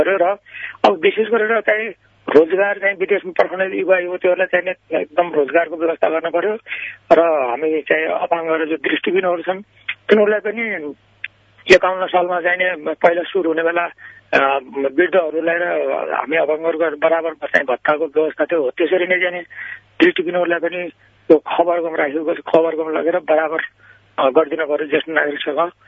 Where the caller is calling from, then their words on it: Banke, Lumbini Province, Nepal; बाँके जिल्लादेखि इन्द्रपुरा थोकी क्षेत्री, बाँके जिल्ला।